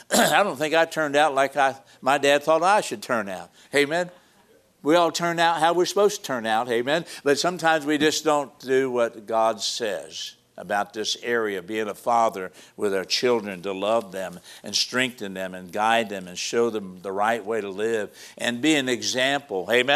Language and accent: English; Missouri, United States; And I had a great opportunity growing up, and I grew up in Missouri.